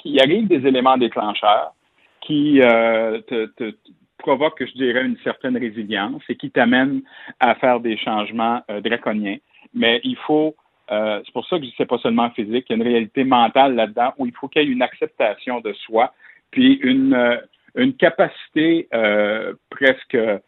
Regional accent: Saint-Alphonse-Rodriguez, Quebec, Canada; parce que je viens de la région de Joliette, à Saint-Alphonse

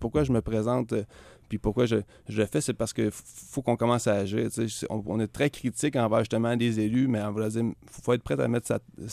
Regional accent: Quebec, Canada; faut qu'on commence à se lever debout en tant que Québécois, puis il faut qu'on commence à parler fort.

